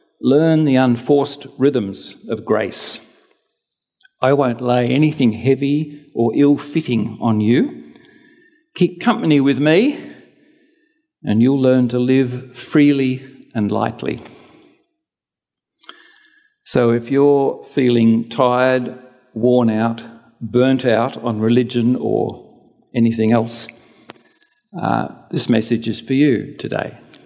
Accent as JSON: {"language": "English", "town": "Sydney", "region": "New South Wales", "country": "Australia", "tie": "born or raised there", "lives_now": "Tasmania, Australia", "said": "when I was growing up in Sydney, in the Anglican system in Sydney"}